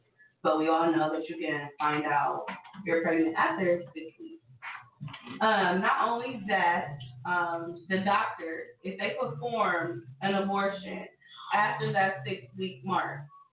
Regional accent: Cleveland, Ohio, United States; I'm 24. I'm from the Cleveland area.

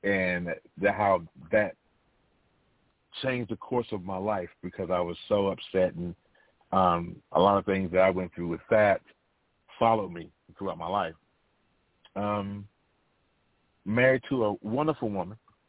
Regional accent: North Carolina, United States; That's my given government name. I hail from North Carolina, where I'm born and raised.

